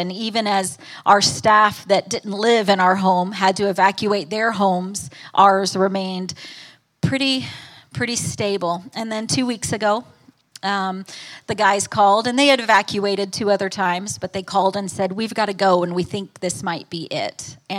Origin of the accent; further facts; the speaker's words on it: United States; I think it's really cool as an American that I get to stand up here